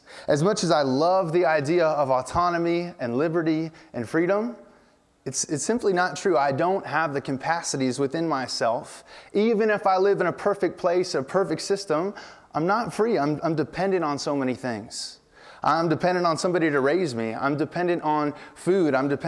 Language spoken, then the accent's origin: English; United States; And I love that idea too as an American.